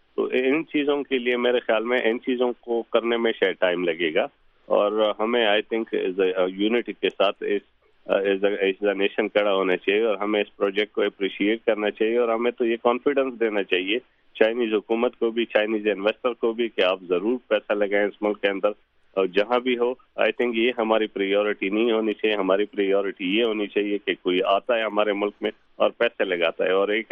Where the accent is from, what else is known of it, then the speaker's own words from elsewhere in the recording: Khyber Pakhtunkhwa, Pakistan; میں خود ایک پٹھان آدمی ہوں, آفریدی ہوں, اس ٹرائبل ایریا سے بلانگ کرتا ہوں